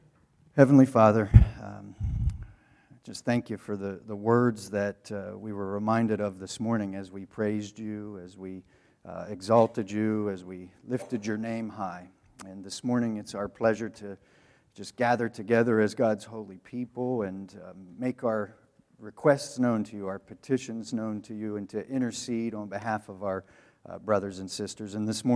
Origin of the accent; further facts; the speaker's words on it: Harrisburg, Pennsylvania, United States; I'm originally from Harrisburg area, so not far away, but not right in Franklin County. I was born and raised in Harrisburg.